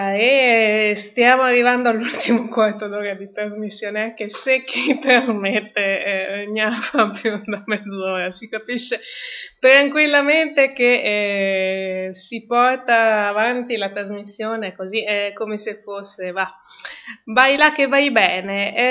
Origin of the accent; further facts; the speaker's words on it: Tuscany, Italy; questo gruppetto di zone che bazzico e da cui provengo, perché è di Manciano, provincia di Grosseto.